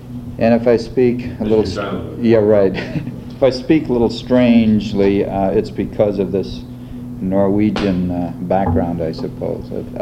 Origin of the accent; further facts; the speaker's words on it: Milwaukee, Wisconsin, United States; a little while later, after about a year, we moved back again to Milwaukee. So Milwaukee is kind of my hometown.